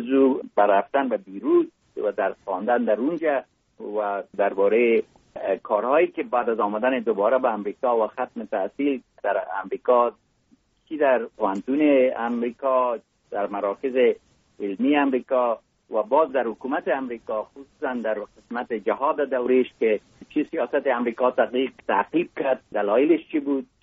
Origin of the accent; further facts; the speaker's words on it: Mazar-i-Sharif, Balkh, Afghanistan; born there; آدم در جای مثل مزار شریف که در اونجا متولد شدم